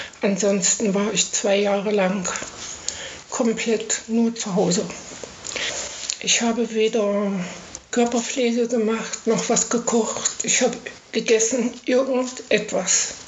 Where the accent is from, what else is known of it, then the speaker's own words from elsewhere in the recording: Blankenburg, Saxony-Anhalt, Germany; hier wieder zurück nach Blankenburg. Blankenburg ist meine Geburtsstadt. Ich bin hier groß geworden mit 5 Geschwistern.